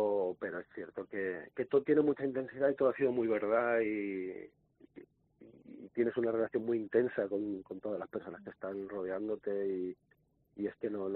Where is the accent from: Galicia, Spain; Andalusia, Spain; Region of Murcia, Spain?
Andalusia, Spain; Malaga; Encima, pues, poder haber disfrutado tantas temporadas que estuve en el Málaga, en el equipo de mi tierra, donde me sentía, pues bueno, me sentía como si no estaba en mi casa.